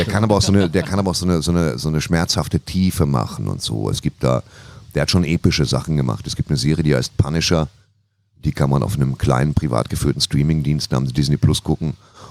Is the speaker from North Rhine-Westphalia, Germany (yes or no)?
yes; North Rhine-Westphalia, Germany; Gott sei Dank komme ich aus dem Ruhrgebiet, da waren es nur 4.